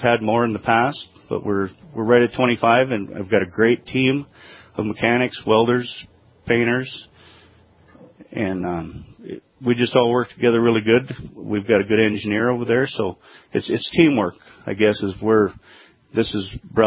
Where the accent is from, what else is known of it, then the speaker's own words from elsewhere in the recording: Tolley, North Dakota, United States; I'm originally from Tolley